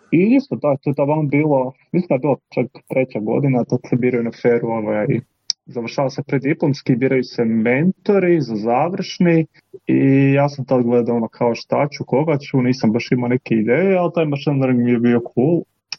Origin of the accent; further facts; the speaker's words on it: Velika Gorica, Zagreb County, Croatia; Ja sam vam inače iz Velike Gorice, tako da sam tamo išao u vrtić.